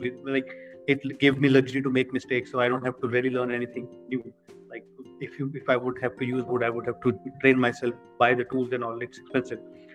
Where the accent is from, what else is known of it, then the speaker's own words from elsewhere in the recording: Amritsar, Punjab, India; now in Bahrain; I'm 37 years old. I was born and brought up in Amritsar, Punjab, and spent most of my time in the northern part of India.